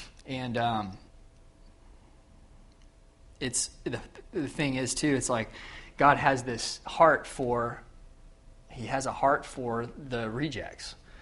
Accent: Mansfield, United States; I grew up in the church. I grew up in around Mansfield. And I grew up out in the country.

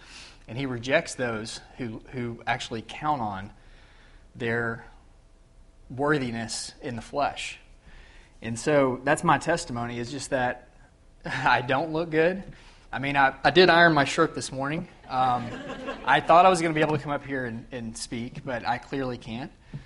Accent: Mansfield, United States; I grew up in the church. I grew up in around Mansfield. And I grew up out in the country.

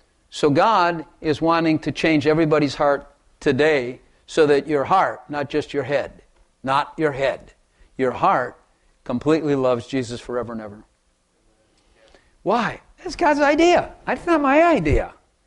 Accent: Chicago, Illinois, United States; born there; I'm glad I came south. I was born in Chicago, mafia family, all that kind of bad stuff.

